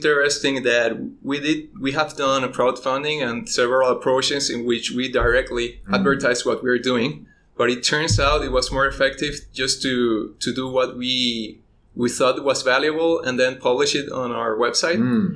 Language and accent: English; Puerto Rico; now in Japan; I'm from Puerto Rico in the Caribbean.